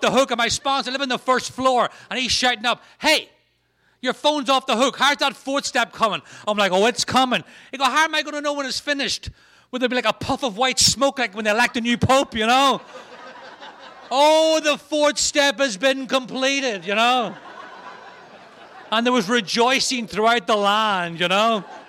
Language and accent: English; Northern Ireland, United Kingdom; I grew up in Northern Ireland, as I said, during the Troubles.